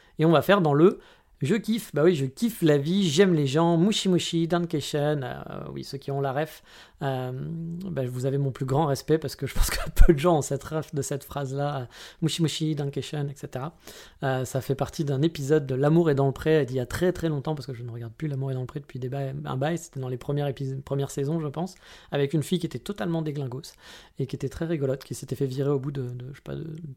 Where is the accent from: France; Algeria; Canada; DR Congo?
France; now in Japan; on est français